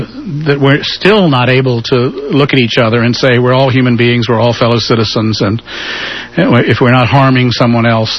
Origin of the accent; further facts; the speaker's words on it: Raleigh, North Carolina, United States; When I grew up in Raleigh, North Carolina, they had a big fancy water fountain out in front of the courthouse